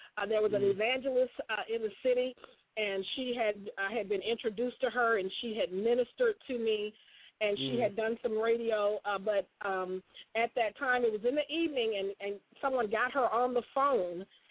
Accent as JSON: {"language": "English", "town": "Birmingham", "region": "Alabama", "country": "United States", "tie": "born or raised there", "said": "It was crazy because I was, I grew up in Birmingham"}